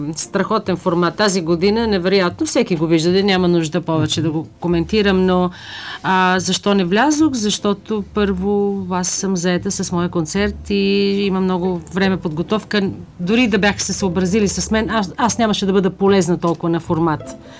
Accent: United States; now in Bulgaria; аз идвам от Америка и никога не си промених стила

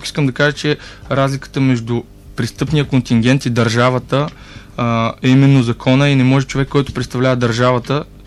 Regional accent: Plovdiv, Plovdiv Province, Bulgaria; като пловдивчани нас, мен лично най-много ме интересува това как се провеждат изборите тук, в Пловдив.

